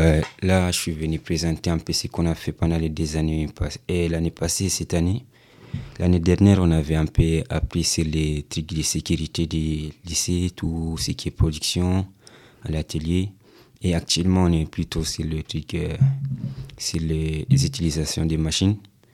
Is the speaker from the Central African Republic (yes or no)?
yes; Central African Republic; Et là, j'ai 17 ans et je suis centrafricain.